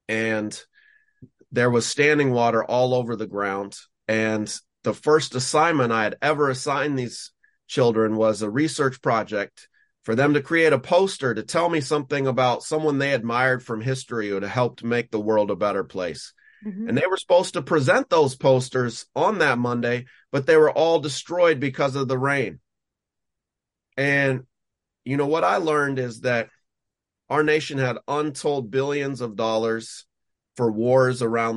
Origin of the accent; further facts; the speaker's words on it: Seattle, Washington, United States; As a young person growing up in Seattle, Washington, I really had a negative experience with education.